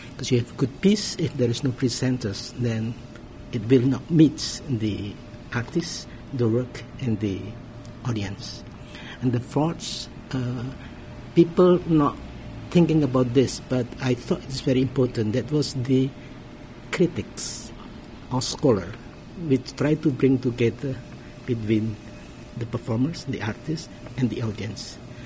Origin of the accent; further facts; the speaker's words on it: Indonesia; English is a second language; I was a dancer. I'm from Indonesia.